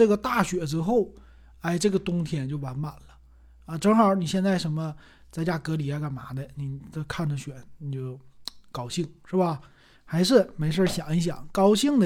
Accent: Northeast China, China; accent: Northeastern Mandarin; 咱们东北话说什么打粗溜滑啊，或者有叫打呲溜滑

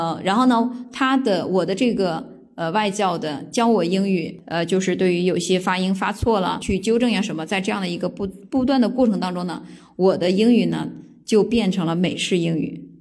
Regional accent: Henan, China; accent: Henan; 直到我后来的时候离开河南，就别人一听我说话，别人就知道我是来自河南的

